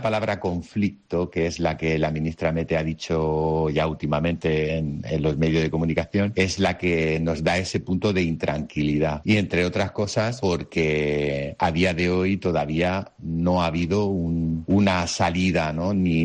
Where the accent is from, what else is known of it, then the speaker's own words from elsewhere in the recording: Almería, Andalusia, Spain; now in Denmark; El que los días sean tan cortos en invierno hace que los que somos almerienses, ¿vale?, que necesitamos ese solecito, lo echas de menos.